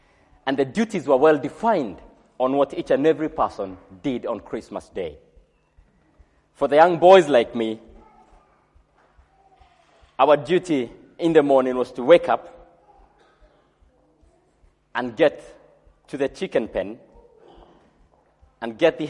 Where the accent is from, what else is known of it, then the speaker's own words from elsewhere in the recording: Kenya; I grew up in Kenya and in a semi-urban area.